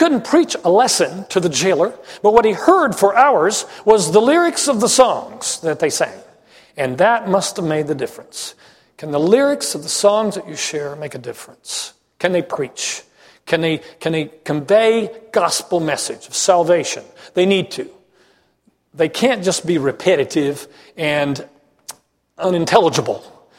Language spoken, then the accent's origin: English; Italy; English is a second language; I grew up in Italy, so there were a lot of English words, poetic English hymns that I had to figure out that weren't comprehensible immediately to me.